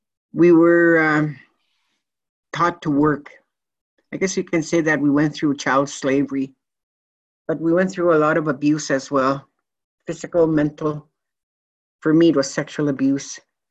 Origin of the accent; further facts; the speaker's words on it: Maskwacis, Alberta, Canada; I was born and raised in Musquatchees. I was born many years ago in a tent in a cold winter in January.